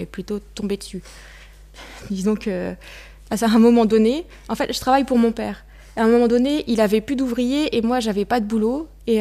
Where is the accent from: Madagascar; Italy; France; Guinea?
France; Chérisy, Centre-Val de Loire; hein. J'ai 26 ans, puis je suis électricienne depuis quelques années maintenant. Je suis de Dreux, je suis de Cherizy juste à côté